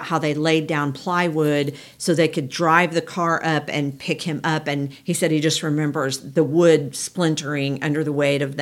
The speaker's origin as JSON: {"language": "English", "town": "Pleasant Hope", "region": "Missouri", "country": "United States", "tie": "born or raised there", "said": "I grew up in Pleasant Hope, so it's in my backyard and I've never been"}